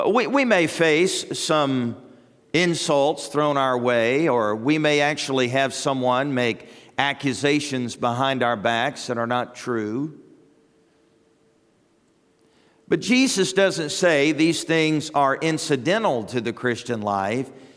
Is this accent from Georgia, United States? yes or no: yes; Fort Benning, Georgia, United States; born there; also born or lived in Huntsville, Alabama; I was born in Georgia. I was born at Fort Benning at Martin Army Hospital. And though I was born in the South to Southerners, you know my story. I was moved all over the country as a military brat.